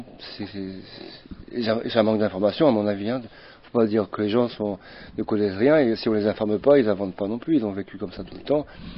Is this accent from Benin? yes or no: no; Brittany, France; now in Mayotte; je suis breton, un exilé. Nous habitons sur l'île Mbouzi.